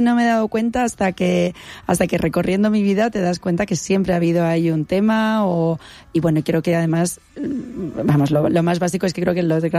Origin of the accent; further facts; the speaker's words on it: Albacete, Castilla-La Mancha, Spain; Bueno, yo soy de Albacete, mi familia es de Albacete ciudad